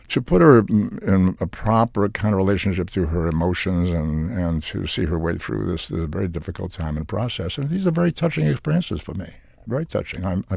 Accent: Boston, Massachusetts, United States; And I grew up in Boston, which was a very Catholic city, and being Jewish, I was in a small minority.

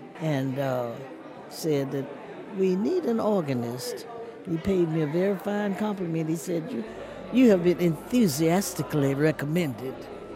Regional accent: Montgomery, Alabama, United States; As a young person growing up in Montgomery in the South, in America, I was victimized many times by the old segregationist attitudes.

